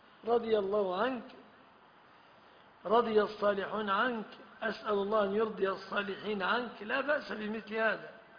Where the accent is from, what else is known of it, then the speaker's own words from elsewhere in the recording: Egypt; في بلادنا مصر